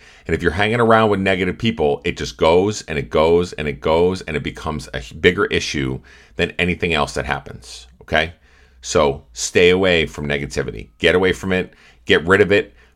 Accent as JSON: {"language": "English", "region": "Massachusetts", "country": "United States", "said": "I'm from Massachusetts. We have a lot of assholes that are where I'm from"}